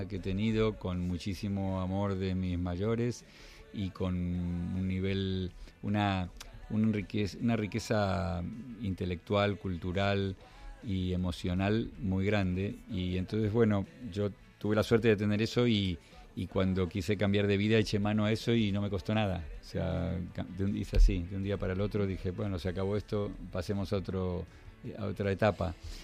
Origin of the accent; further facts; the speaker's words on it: Argentina; yo recuerdo cuando era pequeño en Argentina